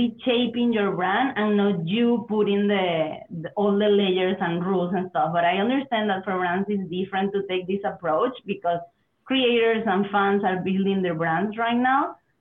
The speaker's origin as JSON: {"language": "English", "country": "Venezuela", "said": "I'm originally from Venezuela"}